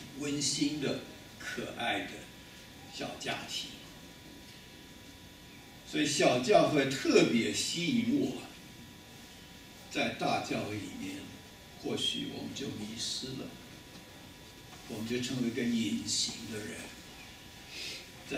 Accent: Taiwan

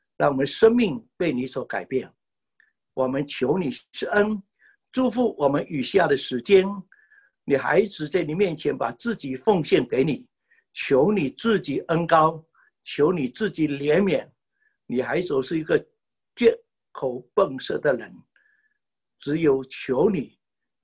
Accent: Malaysia; 我是马来西亚的

